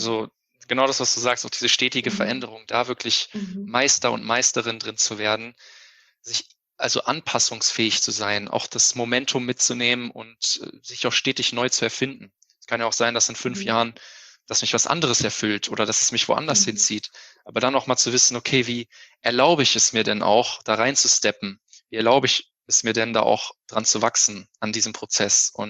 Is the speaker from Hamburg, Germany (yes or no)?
no; Hilden, North Rhine-Westphalia, Germany; Ich komme aus Hilden, das liegt bei Düsseldorf in Deutschland.